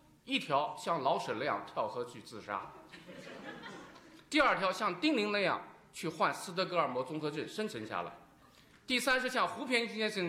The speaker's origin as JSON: {"language": "Chinese", "country": "China", "said": "所以我们中国人是太想活，只有呢认同共产党我们才能够活下来，是吧。所以这就是中国人的现状"}